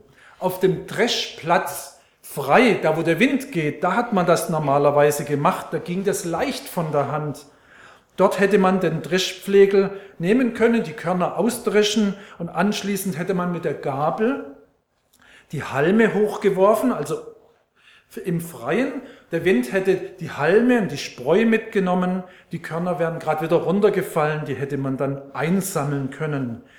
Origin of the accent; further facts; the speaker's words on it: Baden-Württemberg, Germany; Also ich bin Badener.